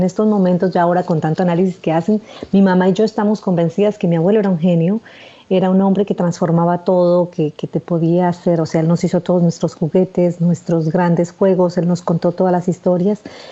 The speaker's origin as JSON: {"language": "Spanish", "region": "Amazonas", "country": "Colombia", "tie": "born there", "said": "Yo nací primero en una tierra en la que es muy fácil estar despierto. Yo nací en el Amazonas, en Colombia, rodeada de selva, de ríos, de canto de pájaros, de serpientes, de arañas, de sapos."}